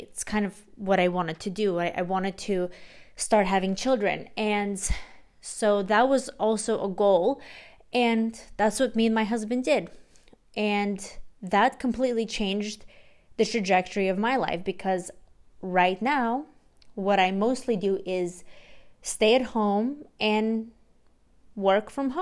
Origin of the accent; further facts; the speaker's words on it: Russia; English is a second language; now in United States; I was an immigrant from Russia, and I wanted a better life for myself.